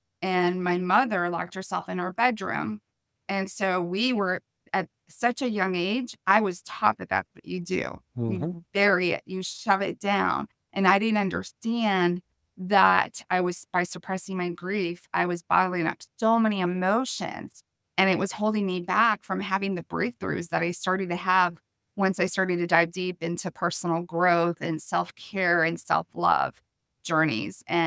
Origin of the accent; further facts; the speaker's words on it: Chicago, Illinois, United States; English is a second language; And I come from Chicago. Both of my parents were immigrants. My dad was from Lithuania. My mom was from Germany. I actually didn't speak English, even though I was born in Chicago, until I was 5 years old.